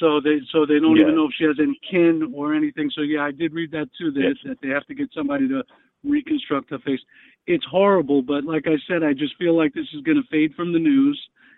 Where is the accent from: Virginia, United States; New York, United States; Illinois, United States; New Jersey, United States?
New York, United States; Yeah, that even shocks me a little bit, even as a New Yorker.